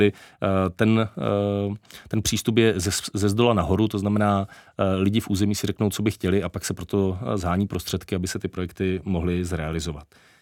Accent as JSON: {"language": "Czech", "town": "Ostrava", "region": "Moravian-Silesian Region", "country": "Czechia", "said": "Já jako Ostravák jsem fanoušek technických památek"}